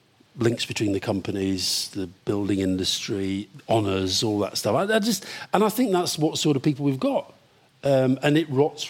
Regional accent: Scotland, United Kingdom; I'm not a Scottish nationalist, I feel my Scottishness has grown.

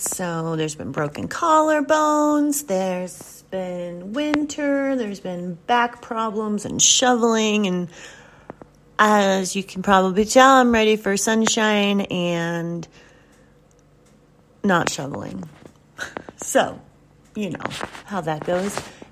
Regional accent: the South, United States; I know I'm not German. I don't have any kind of cool accent. You get doppelganger. I grew up in the South.

